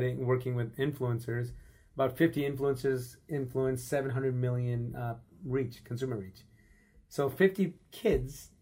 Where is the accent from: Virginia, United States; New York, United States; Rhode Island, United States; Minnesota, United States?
New York, United States; Buffalo; Karman Road is the street we grew up on in Buffalo, New York.